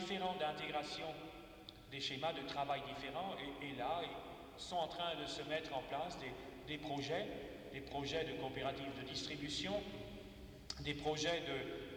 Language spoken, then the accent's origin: French; Grand Est, France; pas seulement chez nous en Alsace